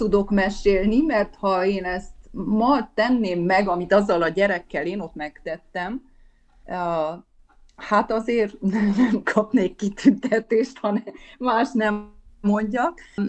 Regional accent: Marosfelfalu, Mureș County, Romania; also born or lived in Palacka / Sonkerék; Palackára került, ott volt, amikor én születtem, utána került el Sonkerékre, ott voltam óvodás, és Marosfelfaluba ment, akkor, amikor gyakorlatilag én negyedik osztályos voltam, és ott a faluban nem volt már ötödiktől magyar iskola

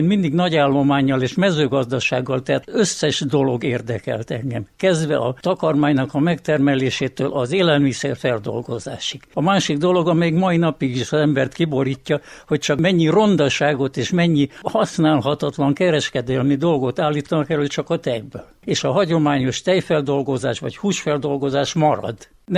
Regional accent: Transylvania, Romania; Erdélyhez vagyunk ragadva, az erdélyi gazda mellett nőttünk fel.

